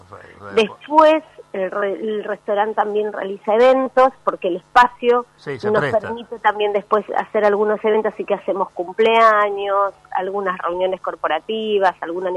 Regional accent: General Pinedo, Chaco, Argentina; Yo soy del Chaco, de General Pinedo.

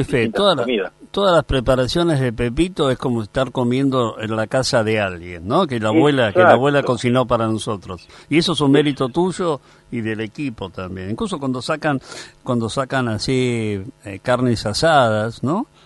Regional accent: Buenos Aires, Argentina; yo lo digo como porteño que soy

